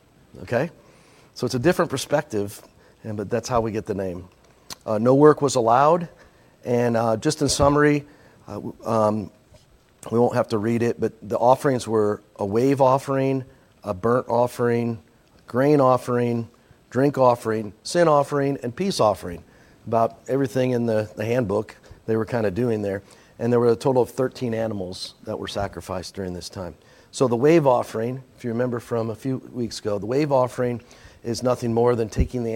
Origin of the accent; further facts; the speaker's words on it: Iowa, United States; I grew up in Iowa and I thought that was a farm state.